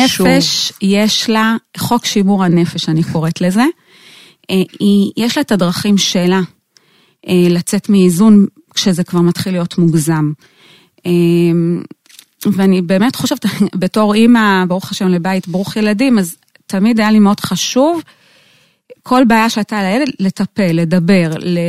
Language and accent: Hebrew; Switzerland; also born or lived in Netanya / Gush Etzion; now in Israel; גדלתי, התחלתי את דרכי בשוויץ, אחרי זה עלינו, הייתי בנתניה, אחרי זה בגוש עציון, אחרי זה בנחלים.